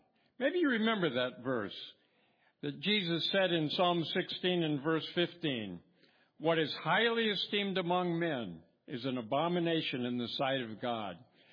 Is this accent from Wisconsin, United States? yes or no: no; California, United States; I grew up in California, and it's not like it was now.